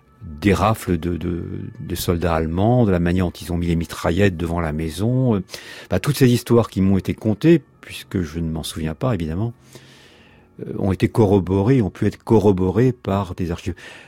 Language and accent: French; France; je suis français, par déclaration, donc je suis citoyen français, tout autant français qu'un autre.